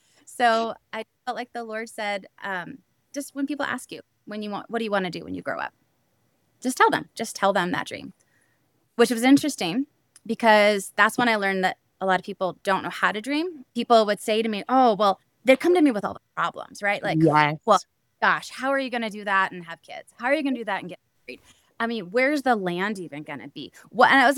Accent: Chicago, Illinois, United States; Like, that just wasn't what it was growing up in Chicago when I did.

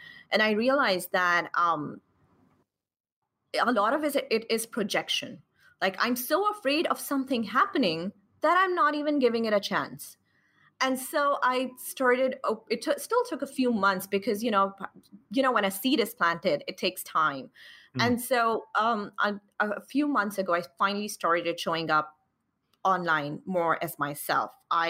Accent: Pakistan; I am a Pakistani Muslim hijabi freelance copywriter.

